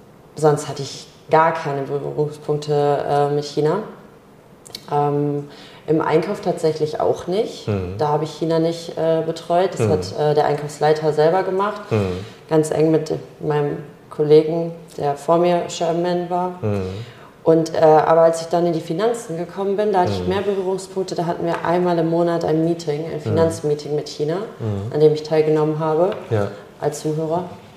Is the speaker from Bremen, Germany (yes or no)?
no; Porta Westfalica, North Rhine-Westphalia, Germany; aufgewachsen bin ich in Porta, Westfalica, im Kreis Minh. Und da lebe ich heute auch immer noch. Ja, ich bin 29 Jahre alt.